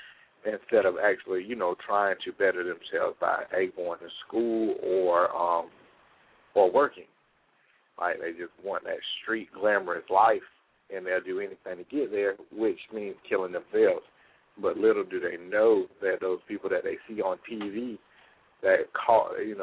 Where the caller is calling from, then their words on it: Kennesaw, Georgia, United States; I'm calling from Kennesaw. Who? Kennesaw. Well, my number is the Thomasville, Georgia number, but I'm up in Kennesaw, Georgia right now.